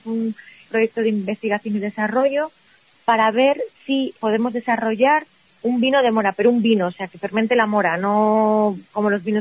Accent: Almendra del Pan, Castile and León, Spain; siempre he estado muy ligada a mi pueblo, antes Almendra del Pan no era conocido o la gente no conoce a los pueblos muy pequeñitos

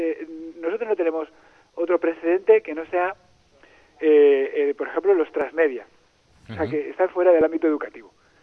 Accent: Spain; Entonces somos 20 docentes españoles.

